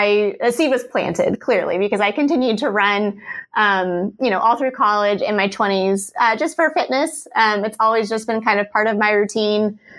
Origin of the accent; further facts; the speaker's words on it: Kansas, United States; Yeah, so I'm originally from Kansas, a very big Jayhawks fan. And I met Eli in Austin.